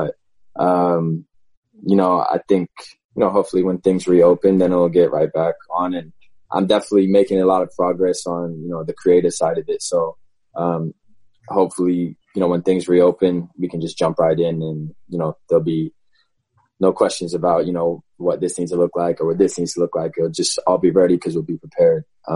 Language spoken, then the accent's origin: English; Seattle, Washington, United States; especially growing up in Seattle as well, it wasn't when you wore clothing, it was you're wearing it to be warm and to be comfortable.